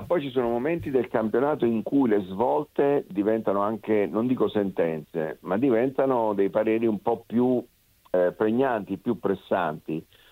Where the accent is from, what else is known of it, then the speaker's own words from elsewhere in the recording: Naples, Campania, Italy; Io la vedo da napoletano come a te